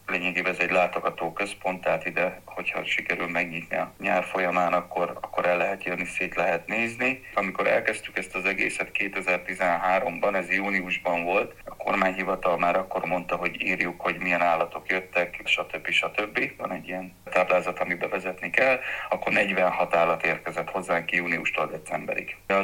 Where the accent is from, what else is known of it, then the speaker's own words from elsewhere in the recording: Miskolc, Borsod-Abaúj-Zemplén, Hungary; Ugye én az Avason nőttem fel Miskolcon